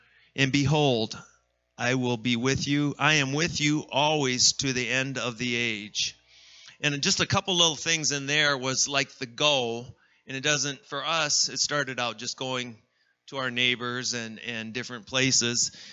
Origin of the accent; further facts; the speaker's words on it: Iowa, United States; And I'm from Iowa, and I'm like, well, international's a tractor.